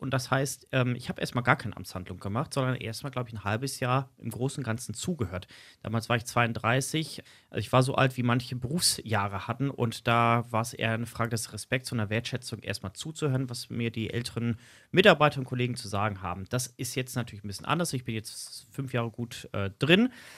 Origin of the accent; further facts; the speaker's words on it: Essen, North Rhine-Westphalia, Germany; now in Greven, Germany; dass ich gebürtig ja nicht aus Greven komme, sondern ich bin ja in Essen im Ruhrgebiet aufgewachsen.